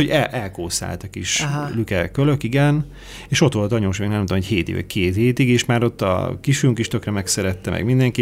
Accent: Szeged, Csongrád-Csanád, Hungary; Amúgy az dolog érdekes, hogy én szegedi vagyok, én ott nőttem föl

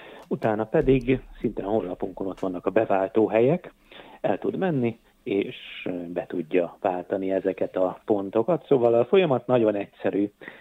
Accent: Cegléd, Pest, Hungary; born there; Az én szülővárosom egyébként Cegléd

